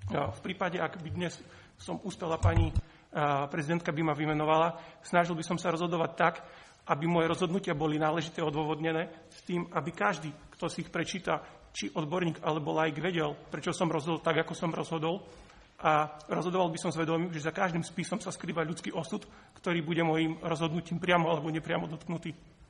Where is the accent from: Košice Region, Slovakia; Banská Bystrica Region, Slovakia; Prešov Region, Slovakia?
Košice Region, Slovakia; Hrabušice; Pochádzam z obci Hrabušice na Spiši